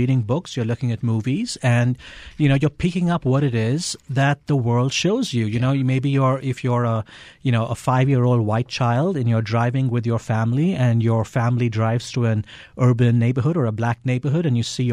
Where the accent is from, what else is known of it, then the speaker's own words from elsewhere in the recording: India; I grew up in India